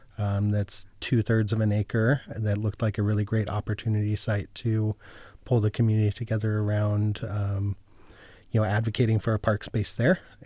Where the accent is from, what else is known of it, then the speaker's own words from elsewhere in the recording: Fresno, California, United States; The neighborhood I grew up in has 0.4 acres per 1,000 residents.